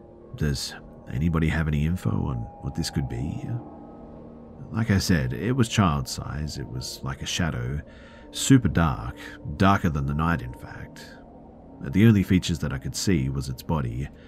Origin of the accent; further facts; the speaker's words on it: Ohio, United States; I grew up in the Midwest, Ohio to be more specific. The town, or village as we grew up calling it, was not large by any means, maybe around 40 to 50 people at most.